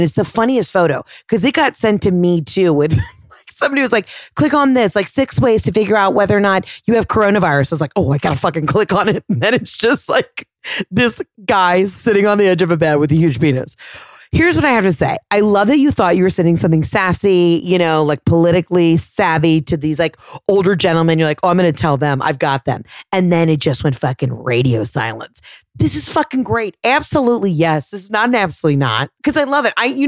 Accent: Texas, United States; Hey, guess what? I am actually from Texas.

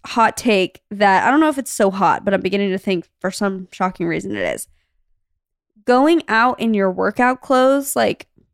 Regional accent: Arizona, United States; the reason I feel like it's okay to complain is because we grew up in Arizona. We know heat.

